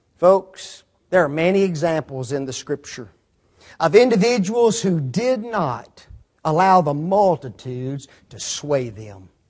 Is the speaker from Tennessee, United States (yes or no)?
yes; Memphis, Tennessee, United States; I grew up in Memphis. And there's the Mississippi Bridge that's there.